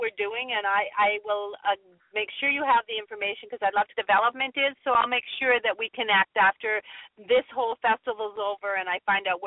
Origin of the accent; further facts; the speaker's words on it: Canada; I'm a Canadian who's in love with America.